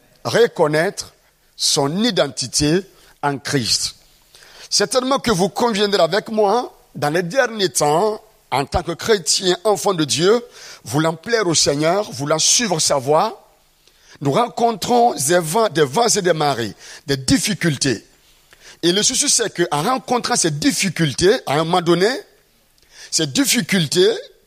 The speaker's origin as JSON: {"language": "French", "country": "Burkina Faso", "said": "Je suis originaire du Burkina Faso. Et je suis pasteur dans une église Assemblée de Dieu dans la ville qu'on appelle Ouagadougou."}